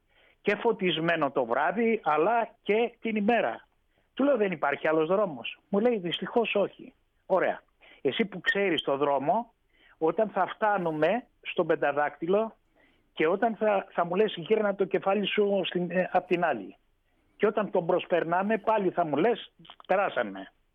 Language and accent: Greek; Lamia, Central Greece, Greece; γεννήθηκα και μεγάλωσα στη Λαμία, κοντά σε ήρωες, στον Αθανάσιο Διάκο, στο Λεωνίδα, έμαθα την ιστορία, προέρχομαι από γονείς εκπαιδευτικούς